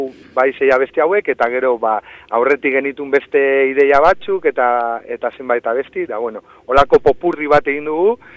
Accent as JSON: {"language": "Basque", "town": "Barakaldo", "region": "Basque Country", "country": "Spain", "said": "Bai, ni Barakaldarra naiz eta oso pozik amena osoan egiteaz"}